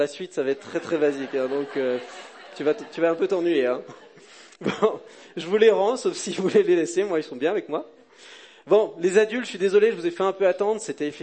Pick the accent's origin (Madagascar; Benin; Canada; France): France; et je suis français.